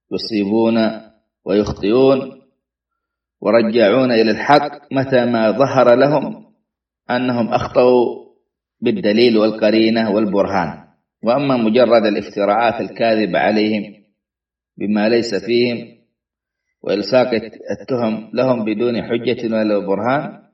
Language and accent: Arabic; Saudi Arabia; سواء كانوا في بلادنا السعودية أو في الجزائر